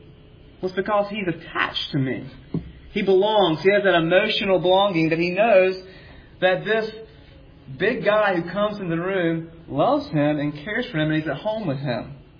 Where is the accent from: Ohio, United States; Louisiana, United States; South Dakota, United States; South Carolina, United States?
South Carolina, United States; born or raised there; now in Seattle, United States